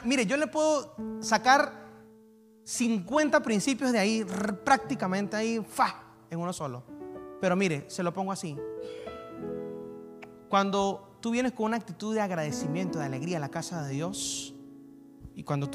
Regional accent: Venezuela; moved away; Como venezolano, porque soy venezolano, seamos responsables

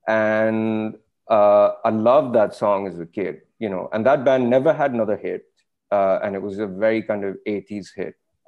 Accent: Pakistan; that's kind of really what I think about growing up in Pakistan

